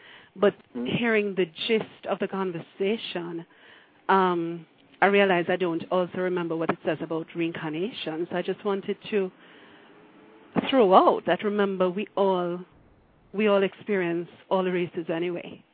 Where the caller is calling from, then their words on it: Jamaica; Yes, I'm calling from Jamaica.